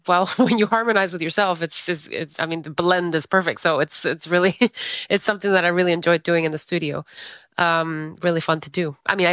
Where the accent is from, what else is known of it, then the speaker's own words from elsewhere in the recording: Guatemala; moved away as an adult; now in Los Angeles, United States; I'm born and raised in Guatemala. So that's another thing about me is that I sing in English and Spanish.